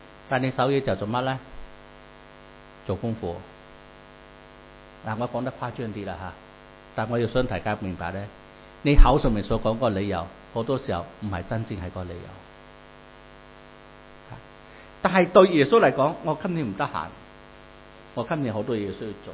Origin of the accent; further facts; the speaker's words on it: Malaysia; 在 我的乡下马来西亚